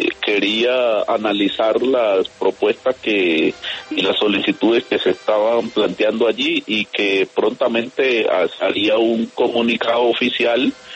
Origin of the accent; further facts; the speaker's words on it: Colombia; para ver cómo nosotros también podemos seguir sosteniéndonos como colombianos con vida.